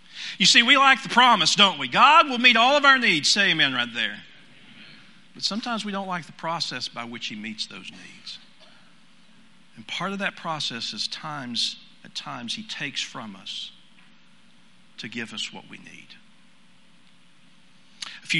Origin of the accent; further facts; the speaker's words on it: Tennessee, United States; I'm from East Tennessee.